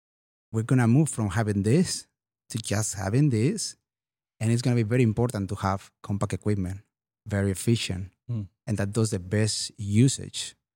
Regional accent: Barcelona, Catalonia, Spain; English is a second language; So I'm original from Spain, from Barcelona. And so we have been using R32 many years over there.

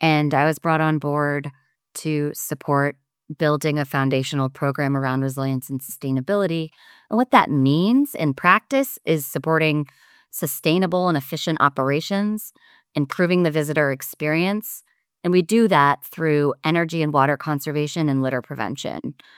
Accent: Cape Cod, Massachusetts, United States; now in Washington, United States; But I am from Cape Cod, Massachusetts. So the Cape Cod National Seashore is a place that's near and dear to my heart.

